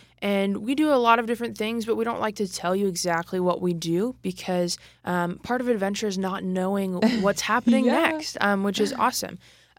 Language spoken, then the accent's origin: English; St. Augustine, Florida, United States; I'm originally from Florida, from St. Augustine, Florida.